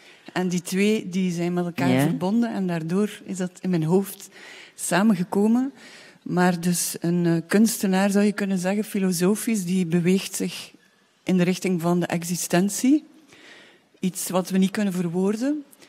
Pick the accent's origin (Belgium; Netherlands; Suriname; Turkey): Belgium; Ghent, Flanders; want ik ben Gentenaar.